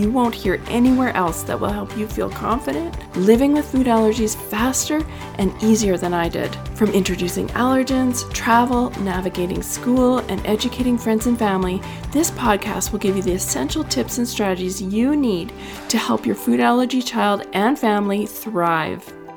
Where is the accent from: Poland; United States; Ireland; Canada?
Canada; I'm actually not. I'm from Canada.